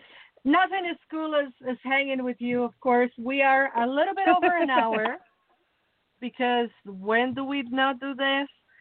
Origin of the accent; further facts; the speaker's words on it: Mexico City, Mexico; so growing up in Mexico, I lived in the suburbs. I'm from Mexico City, but for a time I live in the suburbs.